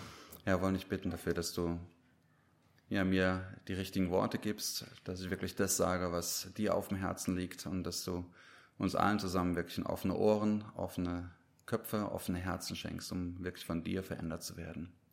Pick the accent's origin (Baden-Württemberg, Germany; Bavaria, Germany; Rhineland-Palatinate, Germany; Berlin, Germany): Baden-Württemberg, Germany; Dusslingen; Das bin ich aus Dusslingen nicht gewohnt. Ich gehe auch schon ungern nach Tübingen deswegen.